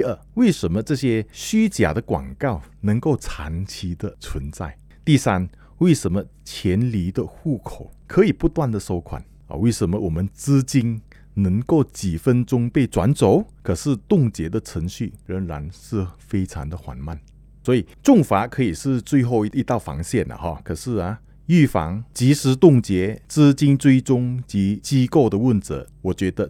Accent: Malaysia; 境外的诈骗境内我们马来西亚的，然后我们马来西亚这边也有一个团伙

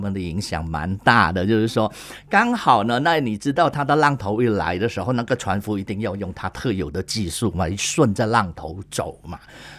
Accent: Kuching, Sarawak, Malaysia; 各位听众大家早上好，我是来自古晋，

